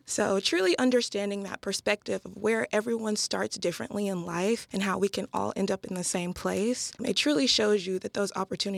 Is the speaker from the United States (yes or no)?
yes; St. Louis, Missouri, United States; My path is definitely to return back to my hometown, which is the St. Louis inner city.